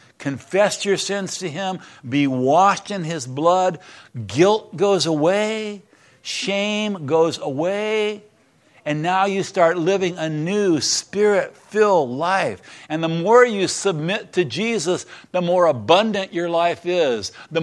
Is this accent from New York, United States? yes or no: no; Texas, United States; born there; I was born in Texas.